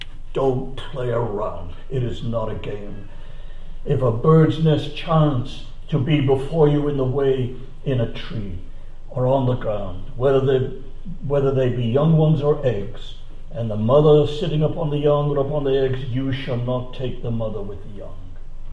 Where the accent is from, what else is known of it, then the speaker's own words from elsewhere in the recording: England, United Kingdom; now in Australia; We came across from England to Australia many years ago aboard ship.